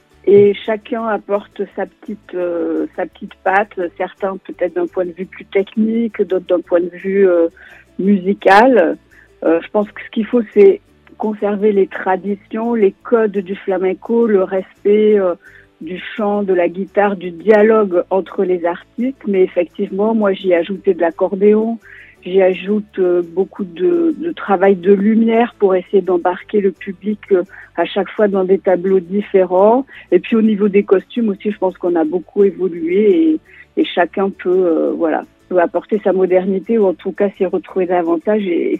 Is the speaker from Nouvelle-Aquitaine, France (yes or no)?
yes; Saint-Jean-de-Luz, Nouvelle-Aquitaine, France; Je suis originaire du Pays Basque de Saint-Jean-de-Luz et là-bas c'est très commun.